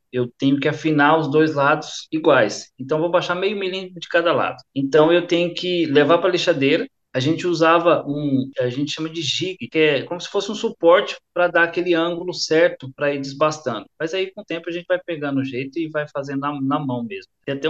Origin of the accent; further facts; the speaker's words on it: São Paulo, Brazil; now in Santa Bárbara, Brazil; que eu sou natural de São Paulo, e aí faz 6 anos que eu moro aqui em Santa Bárbara, né?